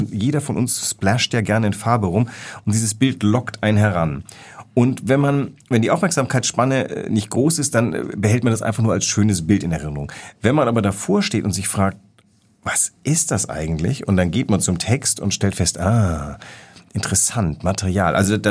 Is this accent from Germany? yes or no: no; Vietnam; Von Kautschuk muss man wissen, als Vietnamese, da gibt's eine Geschichte.